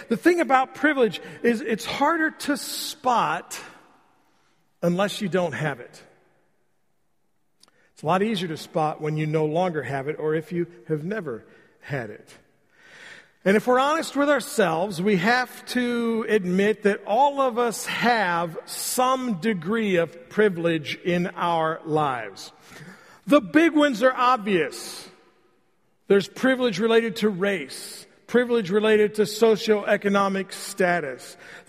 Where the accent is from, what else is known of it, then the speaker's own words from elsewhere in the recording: United States; born there; For example, I was born in the United States. That's a privilege.